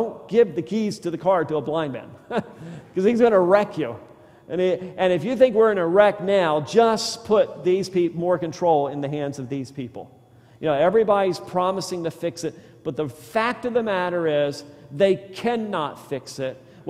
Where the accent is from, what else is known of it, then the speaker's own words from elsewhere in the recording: Louisiana, United States; I grew up in Louisiana, and we used to catch bullfrogs in the creek